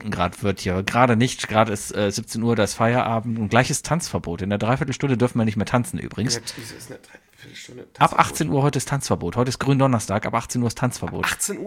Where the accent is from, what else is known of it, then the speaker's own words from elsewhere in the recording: Cologne, North Rhine-Westphalia, Germany; Wie man das halt so macht, als Kölner, der sich überall auskennt.